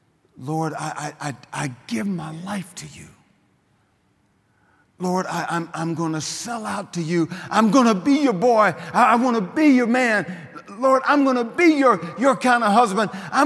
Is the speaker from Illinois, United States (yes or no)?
no; Oklahoma, United States; I said, "I'm from Oklahoma